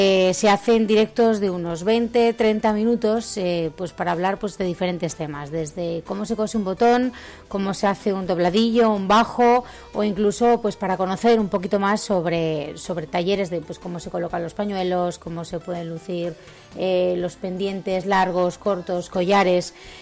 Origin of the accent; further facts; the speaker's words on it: Spain; me enorgullece de lo que somos la sociedad española